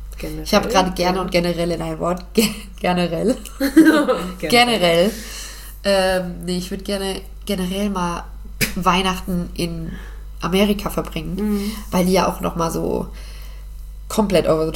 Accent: Hesse, Germany; ich bin Hessin.

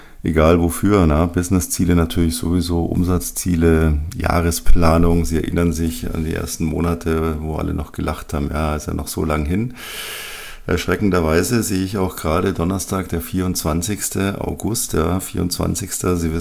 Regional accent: Bavaria, Germany; ich habe es so gehasst als Kind, wenn die Ferien zu Ende gingen. Bei uns in Bayern sind die ja noch so bis 12., 13. September in der Regel.

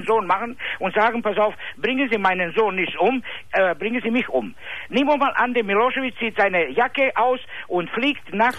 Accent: Bosnia & Herzegovina; German is a second language; now in Düsseldorf, Germany; Ich bin Serbe. Ich bin ursprünglich aus Bosnien und ich lebe in Nähe von Belgrad.

